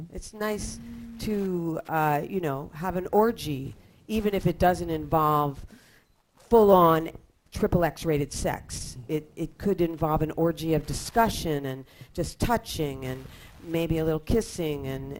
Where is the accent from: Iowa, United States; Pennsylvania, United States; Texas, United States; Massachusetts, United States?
Pennsylvania, United States; Pennsylvania, my home state.